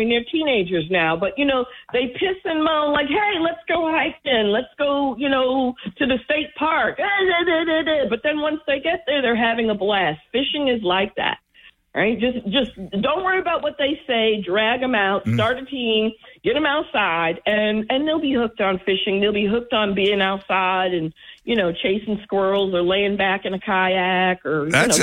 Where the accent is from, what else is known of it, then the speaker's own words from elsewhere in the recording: Harlem, New York, United States; even when I was a kid growing up in Harlem, you know, my grandparent would take me fishing along the Hudson.